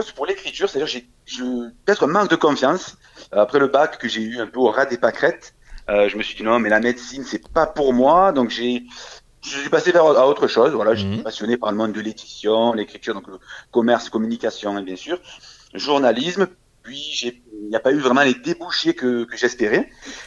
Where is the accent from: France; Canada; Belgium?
France; Marseille, Provence-Alpes-Côte d'Azur; je pense que vous l'avez vu, deviné à mon accent, je suis de Marseille, en France, dans le sud de la France.